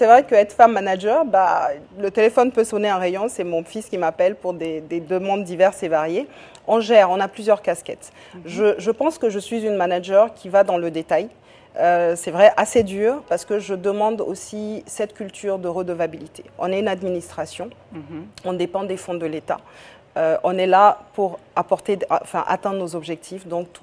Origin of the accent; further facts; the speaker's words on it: Guinea; on doit tous se donner la main en tant que Guinéen, entrepreneur, mais aussi administratif